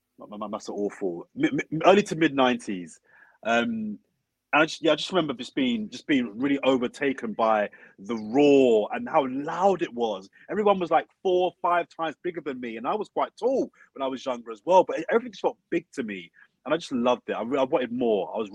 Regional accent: London, United Kingdom; So I'm from South London.

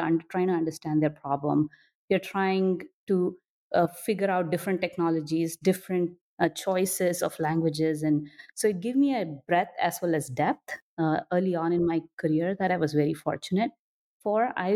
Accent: India; I grew up in India. I got access to computers when I was in middle school.

